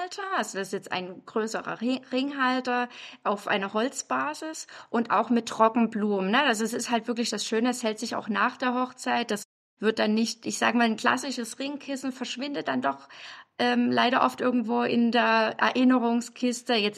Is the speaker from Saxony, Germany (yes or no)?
yes; Dresden, Saxony, Germany; Ich bin aus Dresden.